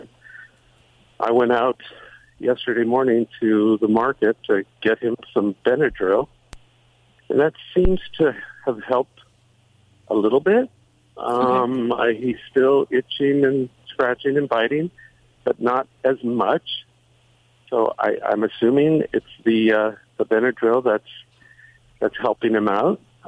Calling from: Westwood, California, United States; I'm currently in Westwood.

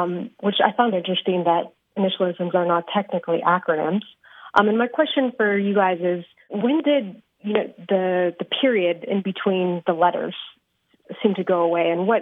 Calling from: San Diego, California, United States; I'm calling in from San Diego.

